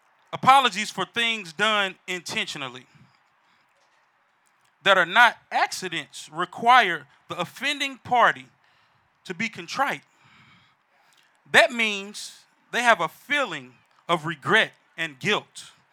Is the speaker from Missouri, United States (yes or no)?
yes; Jennings, Missouri, United States; I hail from St. Louis County, the great city of Jennings.